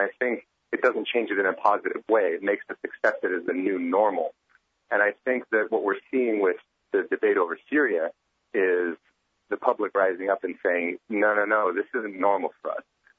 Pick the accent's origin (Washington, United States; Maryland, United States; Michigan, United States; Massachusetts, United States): Washington, United States; I grew up near Joint Base Lewis-McChord